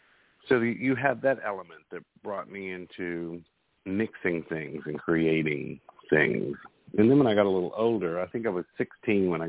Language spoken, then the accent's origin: English; Owensboro, Kentucky, United States; I grew up in Kentucky. I was born in Owensboro. All the family's in a little bitty town called Calhoun, which is near Owensboro, Hartford, around in there.